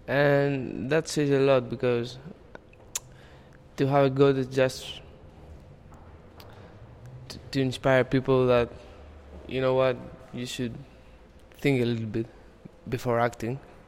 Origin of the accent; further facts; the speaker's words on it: Greece; English is a second language